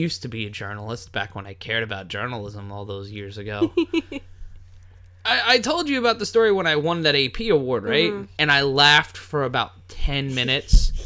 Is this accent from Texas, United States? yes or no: no; New York City, New York, United States; I was going to take the fucking subway in originally because I grew up in New York City.